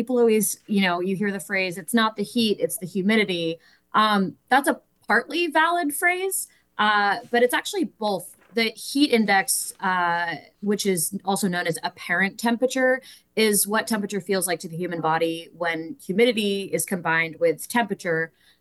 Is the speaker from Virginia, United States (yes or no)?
no; Maine, United States; I'm from Maine originally, so the humidity doesn't bother me, but to each their own.